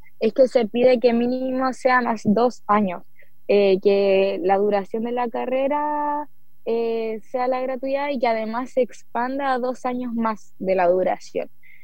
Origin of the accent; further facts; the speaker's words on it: Santiago, Santiago Metropolitan Region, Chile; acá, por ejemplo, en el sur, yo soy de Santiago y estoy acá